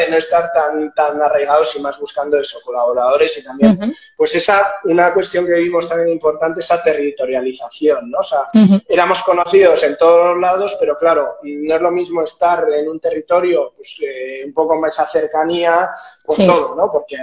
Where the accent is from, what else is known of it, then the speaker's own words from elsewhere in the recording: San Sebastián, Basque Country, Spain; now in Vitoria-Gasteiz, Spain; yo soy de Donostiarra y aquí de Gasteiz